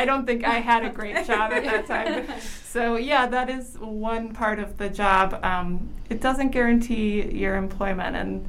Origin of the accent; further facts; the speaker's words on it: Indiana, United States; I grew up in Elkhart County in northern Indiana, and my dad played old-time music and had a folk radio show